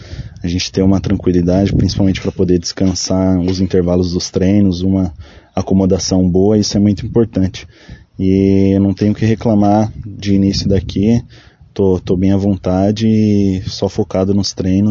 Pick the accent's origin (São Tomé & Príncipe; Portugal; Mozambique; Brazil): Brazil; São Paulo; now in Cascavel, Brazil; Cara, eu sou de São Paulo, cheguei em Cascavel